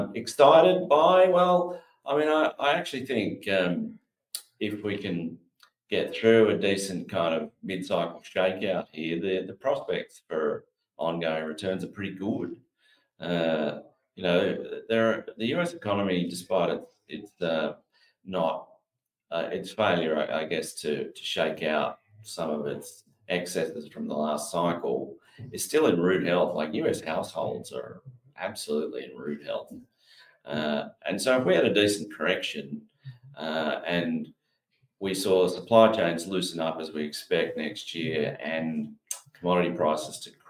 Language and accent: English; Australia; what I think as an Aussie investor is a fantastic opportunity as China slides and the US rises